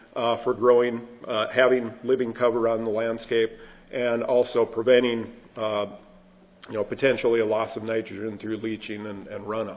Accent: Midwest, United States; I come from the Midwestern Corn Belt region, and it's mostly corn and soybean

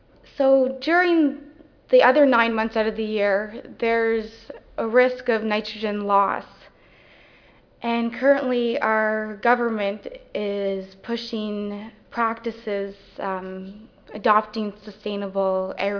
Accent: Ontario, Canada; I'm hailing from Ontario

